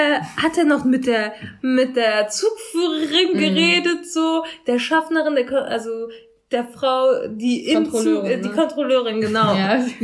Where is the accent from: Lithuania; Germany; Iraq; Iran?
Iraq; woher kommst du? Irak, ne?